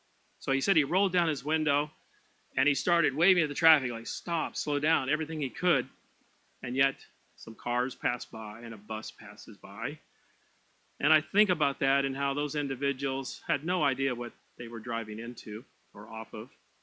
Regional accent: West Coast, United States; I grew up on the West Coast, so I'd never heard of it

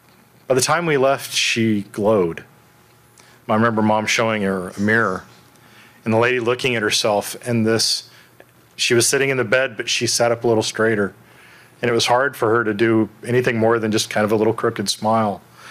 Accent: Texas, United States; And I was a kid growing up in East Texas.

